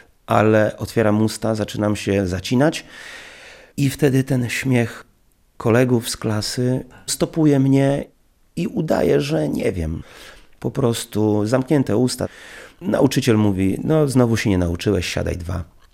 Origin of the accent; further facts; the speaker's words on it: Białystok, Podlaskie Voivodeship, Poland; Ja już urodziłem się w Białymstoku, czyli jestem białostoczaninem.